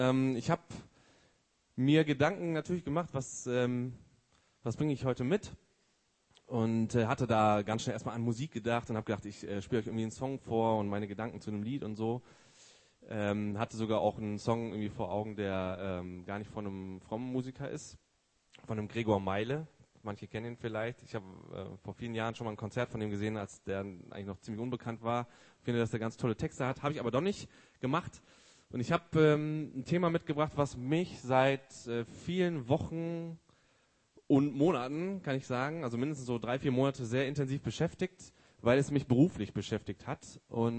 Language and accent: German; Remscheid, North Rhine-Westphalia, Germany; Bin 37 Jahre alt, ich komme hier aus Remscheid.